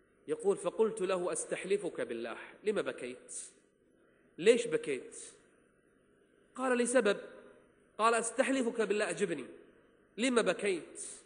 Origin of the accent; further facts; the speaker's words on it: Kuwait; عندنا في الكويت